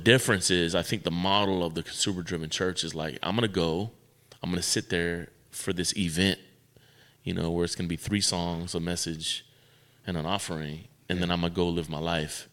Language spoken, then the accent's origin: English; Miami, Florida, United States; And so I was a knucklehead growing up in Miami, Florida, did every drug on the planet.